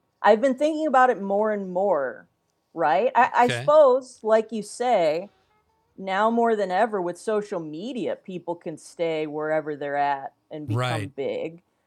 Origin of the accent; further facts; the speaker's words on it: West Allis, Wisconsin, United States; I'm from West Allis where it is, so I've gone, you know, a handful of times every year my entire life